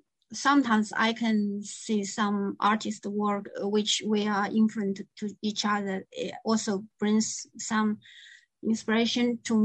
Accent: China; English is a second language; Because I came from China, in traditional Chinese culture, parents has a great authority in the family.

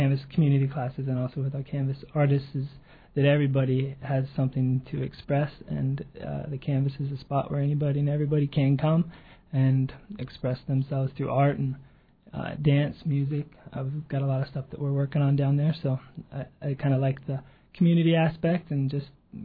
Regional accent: Colorado, United States; now in Juneau, United States; I'm not a Juneau native. I'm from Colorado. Originally, I've been here for about a year and a half, or a little more, coming up on 2 years here.

